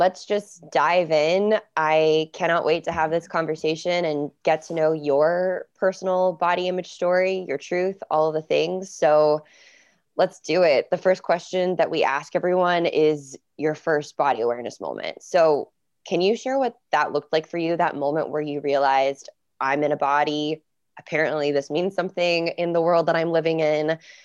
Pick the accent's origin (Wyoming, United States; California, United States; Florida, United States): Florida, United States; So the South, and I grew up in Florida, which was kind of a different kind of South.